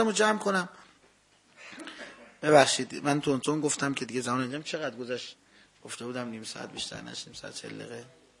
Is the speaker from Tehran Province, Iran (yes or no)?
no; Abadan, Khuzestan, Iran; من خودم من بچه آبادان هستم، من پدرم و مادرم جفتشون سابقه جنگ دارم، ما خانوادگی تو عصر آبادان توی خود سده آبادان بودیم،